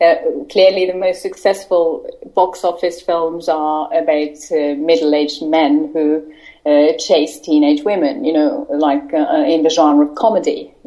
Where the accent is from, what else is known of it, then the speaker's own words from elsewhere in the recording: Estonia; I'm a producer from Estonia.